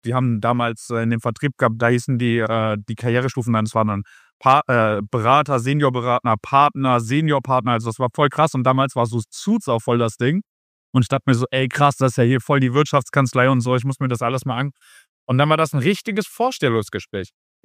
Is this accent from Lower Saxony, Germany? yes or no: no; Giessen, Hesse, Germany; ich komme aus Gießen. Marburg ist von mir 10 Minuten entfernt.